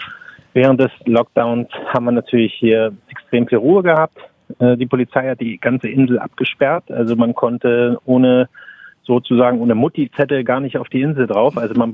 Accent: Cottbus, Brandenburg, Germany; born there; now in Fehmarn, Germany; wir sind auf Fehmarn und das, was hier an Radio geboten wird, ist nicht so wirklich toll. Und deswegen, da ich gebürtiger Cottbusser bin, habe ich natürlich Radio 1 von zu Hause mitgenommen.

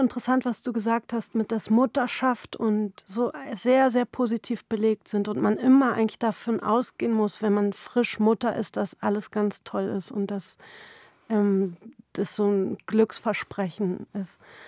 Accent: Berlin, Germany; weil wir kommen beide aus Kreuzberg, aus einer sehr ähnlichen Gegend.

